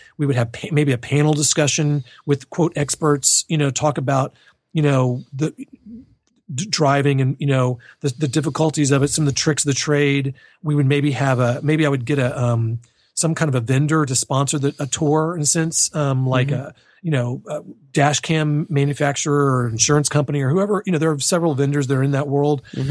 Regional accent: Houston, Texas, United States; I came across her because she's from Houston and I'm from Houston.

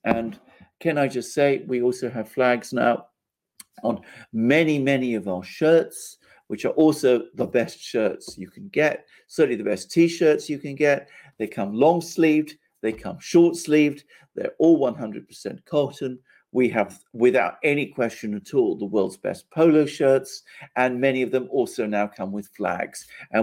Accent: United Kingdom; as a British person, I feel tremendous connection to. Greece, Alex has a mug with the Greek flag. So do I, by the way. We're both, after all, Greeks.

